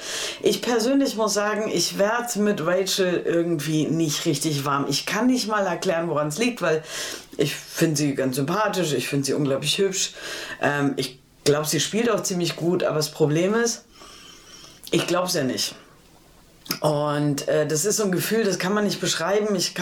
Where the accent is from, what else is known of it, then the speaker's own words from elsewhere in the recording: Berlin, Germany; wenn ich als Berliner meine eigene Stadt sehe.